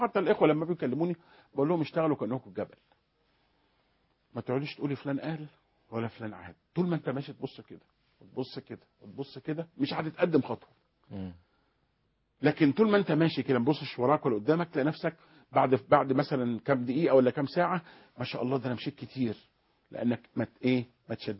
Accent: Egypt; عندنا في مصر

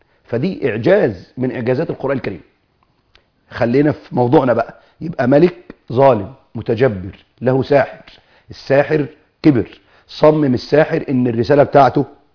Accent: Egypt; فأكيد هينقيه زي ما بيقولوا كده عندنا في مصر على الفرازة.

